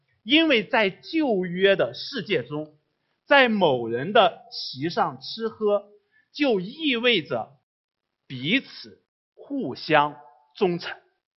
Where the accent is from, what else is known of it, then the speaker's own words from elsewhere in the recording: China; 我们中国人读诗篇二十三篇，印象最深的恐怕是第二节和第五节的经文